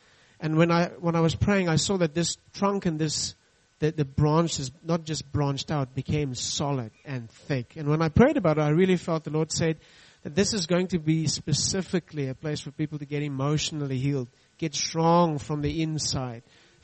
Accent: Potchefstroom, North West, South Africa; first language Afrikaans; English is a second language; And we come from Potchefstroom, and it doesn't matter how we try to color that in, we try to say Potchefstroom on all of that, but it's really Potchefstroom, you know. And so we are very Afrikaans, and we try and adapt to the English.

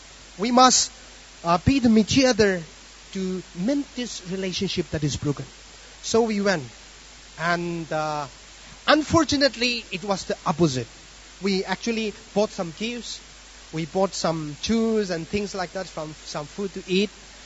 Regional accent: Nagaland, India; Okay, we are from the Nagaland state in India. And this is from the northeastern part of India.

